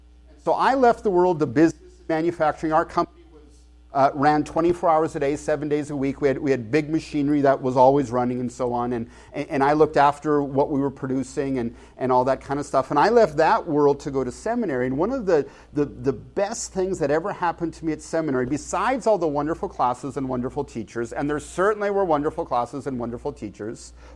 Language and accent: English; Canada; I'm Canadian. I'd be here teaching you how to run a good power play in hockey.